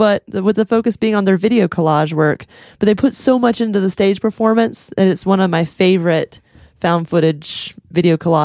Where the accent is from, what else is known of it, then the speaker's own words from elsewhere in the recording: New York City, New York, United States; born there; this one is set the year I was born in New York City in 1981.